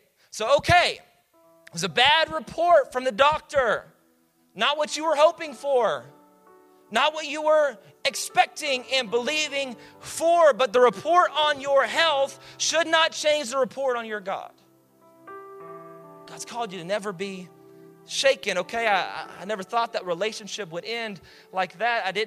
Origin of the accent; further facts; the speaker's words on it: Mesquite, Texas, United States; I'm telling you, man, we played dirty where I grew up in Mesquite, Texas.